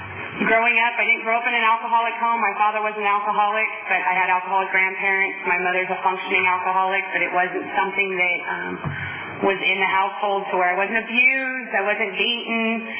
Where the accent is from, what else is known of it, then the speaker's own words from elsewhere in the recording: San Diego, California, United States; now in Hanford, United States; I'm an alcoholic. I live in Hanford. I am not from Hanford. I'm from San Diego.